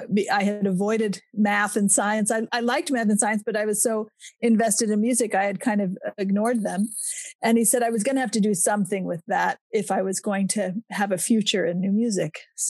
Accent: New York, United States; I grew up in the New York City suburbs. So I was lucky to have access to professional musicians in my hometown.

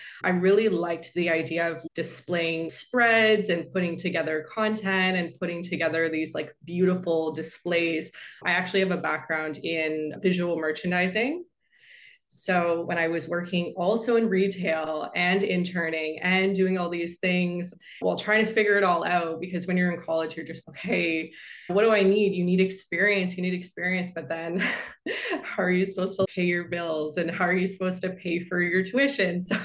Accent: Canada; I went to school in Toronto. I'm from Canada.

